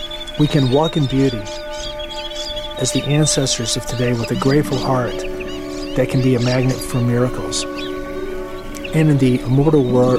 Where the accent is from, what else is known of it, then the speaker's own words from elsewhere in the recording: United States; dude, listen to my accent. He's British. I'm like, I'm a Yank.